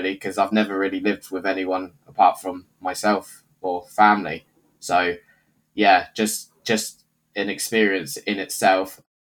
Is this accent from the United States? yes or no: no; South East England, United Kingdom; now in Didcot, United Kingdom; I've moved to a totally different county. So originally I was from Berkshire, and now I'm living in Oxfordshire. I've moved to a lovely town called Didcot, which is the 12th most boringest place in the UK.